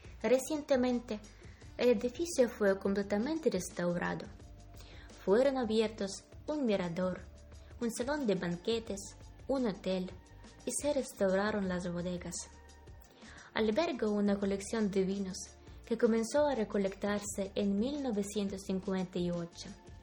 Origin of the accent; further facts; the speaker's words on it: Kyiv, Ukraine; Spanish is a second language; Soy de Ucrania, de la gloriosa ciudad de Kiev. Soy estudiante de la Universidad de Kiev Boris Grinchenko, donde estudio la filología española.